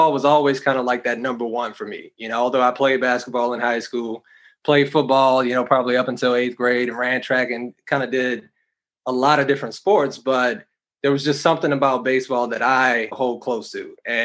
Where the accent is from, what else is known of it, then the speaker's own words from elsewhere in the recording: Charlotte, North Carolina, United States; Didn't even know I was from Charlotte. Didn't even know I lived here or whatever.